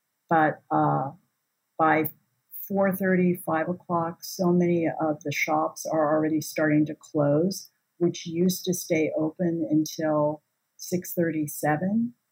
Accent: San Francisco, California, United States; now in New York City, United States; which I'm born and raised in San Francisco. I think in my lifetime, I've never seen more than 3 shuttered storefronts.

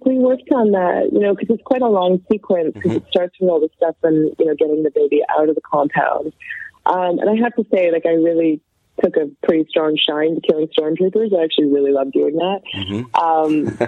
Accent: Canada; I grew up in Canada.

